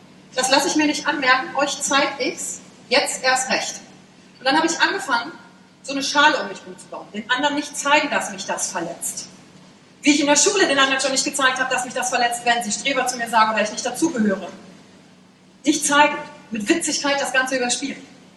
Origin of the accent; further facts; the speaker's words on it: Wülfrath, North Rhine-Westphalia, Germany; born there; Ich bin geboren in Wülfrath. Kennt das jemand? Ach, geil. Es liegt bei Mettmann, bei Wuppertal, bei Düsseldorf. Kennt das jemand, Düsseldorf? Auch wenn nur diese Seite. 1981 bin ich geboren